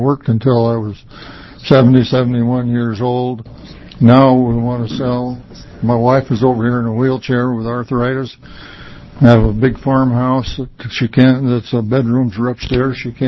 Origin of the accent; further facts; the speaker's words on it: Canby, Oregon, United States; from Canby